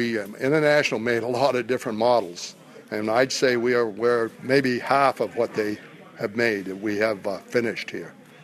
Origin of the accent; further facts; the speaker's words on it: Meredith, New Hampshire, United States; I'm originally from New Hampshire. I was born and brought up in a little town called Meredith, which is where they filmed the movie on Golden Pond.